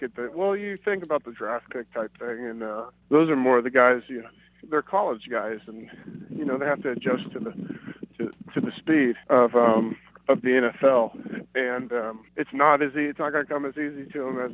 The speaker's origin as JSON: {"language": "English", "town": "Denver", "region": "Colorado", "country": "United States", "tie": "born or raised there", "said": "I was only in Denver for like a year, and that's because my dad was in the Air Force. I have no idea why that's my hometown."}